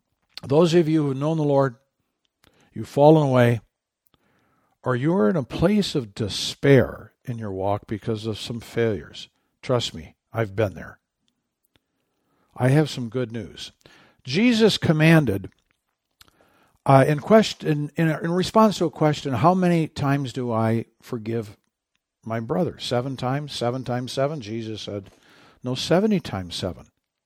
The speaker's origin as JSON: {"language": "English", "region": "Michigan", "country": "United States", "tie": "born or raised there", "said": "growing up in Michigan, if I headed north, I'd reach the North Pole if I took the right direction north."}